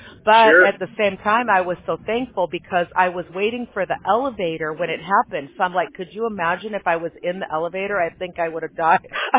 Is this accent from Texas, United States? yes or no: no; Chicago, Illinois, United States; I was used to tornadoes growing up in Chicago, but not used to earthquakes.